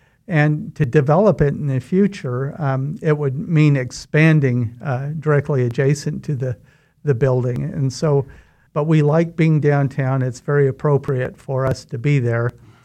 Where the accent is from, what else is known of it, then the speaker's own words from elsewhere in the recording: Wichita, Kansas, United States; I am from Wichita, actually a fifth-generation Wichitan.